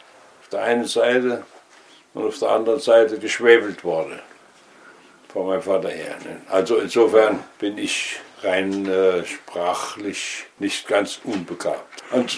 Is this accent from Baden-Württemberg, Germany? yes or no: no; Büchenbeuren, Rhineland-Palatinate, Germany; now in Kastellaun, Germany; bin ich zwar Kastelauner, gebürtiger Hunsrücker, in Büchenbeuren geboren und von daher schon ein bisschen geprägt. Und seit 28 wohnen wir in Kastelaun.